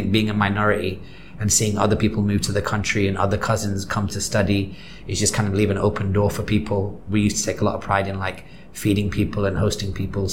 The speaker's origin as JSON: {"language": "English", "town": "Salford", "region": "North West England", "country": "United Kingdom", "tie": "born or raised there", "said": "So where I grew up in Salford, which is like the west side of Manchester, was quite racist, quite rough, and quite working class."}